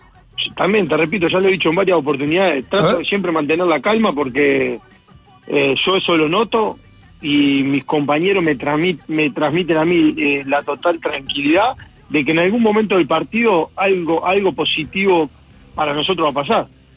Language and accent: Spanish; Colón, Montevideo, Uruguay; Sí, de Colón.